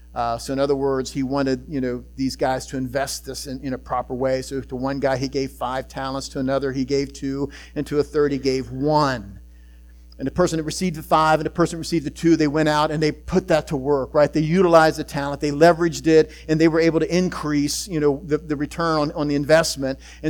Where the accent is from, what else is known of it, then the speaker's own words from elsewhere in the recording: Utica, Ohio, United States; This is why I stepped out of State Farm Insurance and came to my hometown, Utica, Ohio.